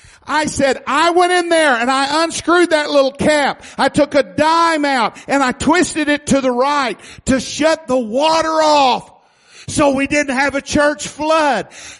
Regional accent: Missouri, United States; And I said, I'm from Missouri. That's a show me state.

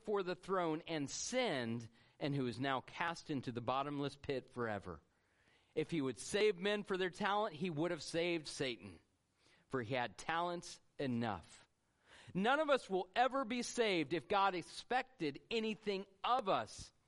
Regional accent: Georgia, United States; I was raised in Georgia. I went to the University of Georgia.

